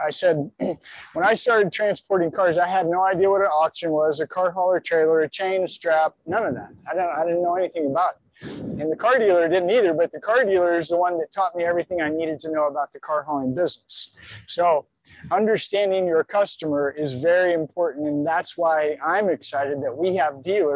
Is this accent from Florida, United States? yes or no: no; Joplin, Missouri, United States; Obviously, I'm from Joplin. I'm familiar.